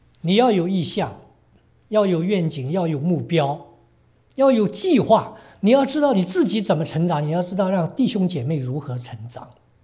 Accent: China; 我们中国人叫青黄不接的时候

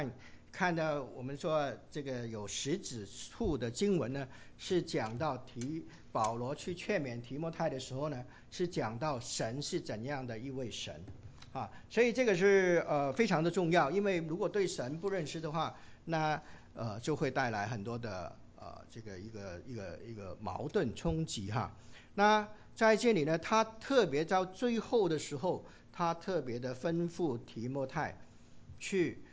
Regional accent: China; 就是特别呢，我们中国人有一句话哈，财大就气粗哈

